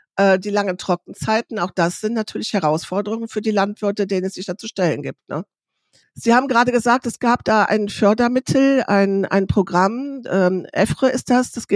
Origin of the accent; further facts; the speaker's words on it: Rhöndorf, North Rhine-Westphalia, Germany; ich komme ja aus Röhndorf.